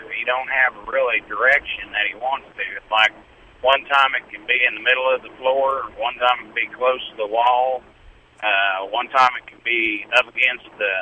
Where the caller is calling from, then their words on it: Needles, California, United States; Yeah, right now I'm going through Needles, California.